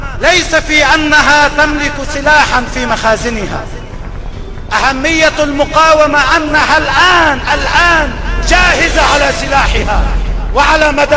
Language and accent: Arabic; Lebanon; إن أخطر ما نواجهه كلبنانيين اليوم